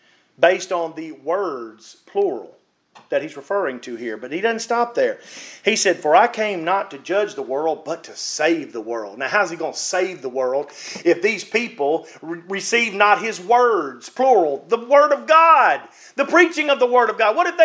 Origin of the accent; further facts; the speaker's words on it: Mississippi, United States; I'm from Mississippi.